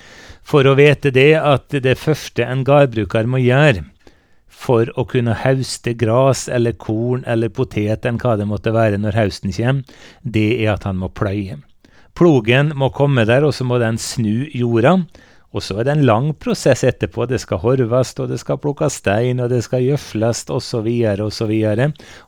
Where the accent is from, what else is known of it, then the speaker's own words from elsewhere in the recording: Eide, Møre og Romsdal, Norway; Jeg vokste opp på gård, jeg vokste opp på Eide på Nordmøre